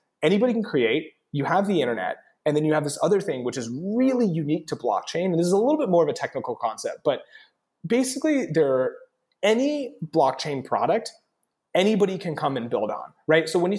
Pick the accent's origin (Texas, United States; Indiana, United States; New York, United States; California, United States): Texas, United States; Lubbock; Honestly, it was a blast. It was the most fun.